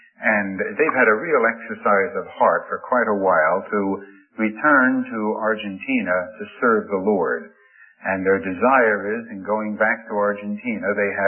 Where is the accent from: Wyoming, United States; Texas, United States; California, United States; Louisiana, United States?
Texas, United States; Houston; I'm from Houston, Texas.